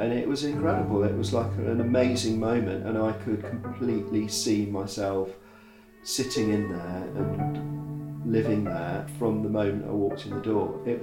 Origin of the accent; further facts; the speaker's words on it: East Midlands, United Kingdom; So I grew up in the East Midlands. If you fold the map of England, you literally, where I'm from is right in the crack of the map